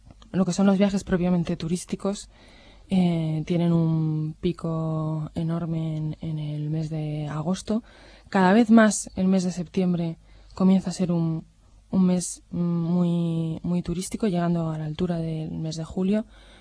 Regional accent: Spain; qué rentables somos los españoles

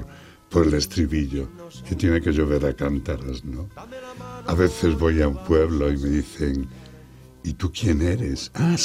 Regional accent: Extremadura, Spain; now in Madrid, Spain; Bueno, yo me siento ya muy madrileño, llevo muchísimo tiempo aquí. Al principio siempre decíamos todos los extremeños, con cierto orgullo que éramos extremeños

